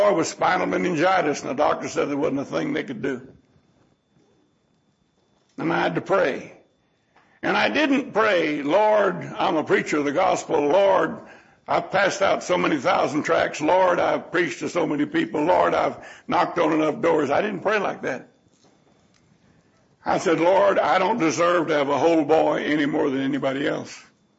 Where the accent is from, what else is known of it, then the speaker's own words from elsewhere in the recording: United States; born there; And then, I tell you what, I was born in America.